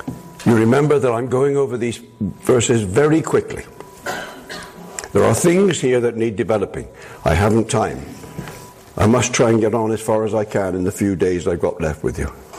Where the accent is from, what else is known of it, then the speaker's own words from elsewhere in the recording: England, United Kingdom; Now, as an Englishman, it's what I am, this is part of my genes.